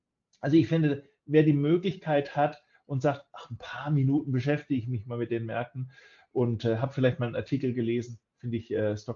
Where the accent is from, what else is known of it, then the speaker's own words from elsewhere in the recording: Japan; auch wenn man als Japaner Gut, ich sehe jetzt nicht rein japanisch aus, gebe ich zu, aber wenn ich aus Japan dann in japanischer Begleitung ins Ausland fliege